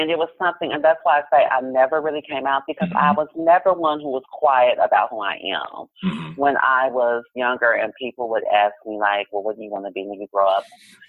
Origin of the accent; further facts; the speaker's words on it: Kansas City, Missouri, United States; because I grew up in Kansas City, Missouri.